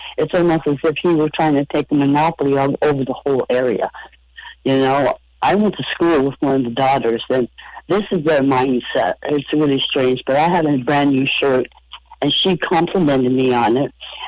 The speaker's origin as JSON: {"language": "English", "region": "Oregon", "country": "United States", "tie": "born or raised there", "said": "I grew up in Eastern Oregon with the Hansels"}